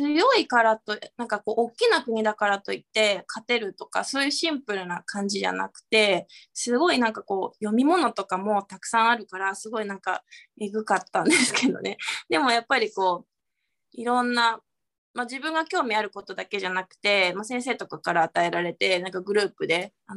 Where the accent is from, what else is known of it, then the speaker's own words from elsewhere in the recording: Yamato, Kanagawa, Japan; 私は、大和は18まで、で高校3年生まで、で、で大学1年生の時から家族の引っ越しでちょっとだけ北上して相模原市に引っ越してます。